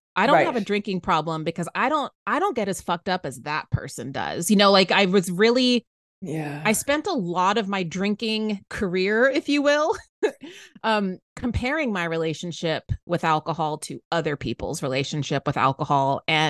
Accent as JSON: {"language": "English", "region": "Texas", "country": "United States", "tie": "born or raised there", "said": "So I grew up in Central Texas and I was a stereotypical party girl bartender."}